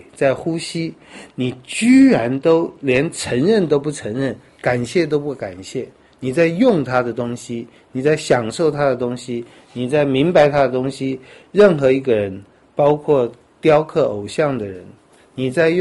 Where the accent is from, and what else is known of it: Taiwan